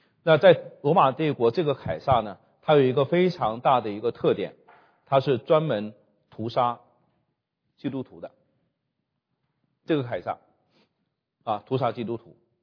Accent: China; 那这件事情呢很感谢神我们中国人经历过，就在近代，在文革左右

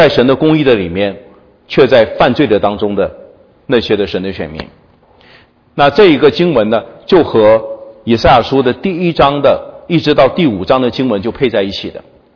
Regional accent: China; 我自己作为中国人啊，作为外邦信徒

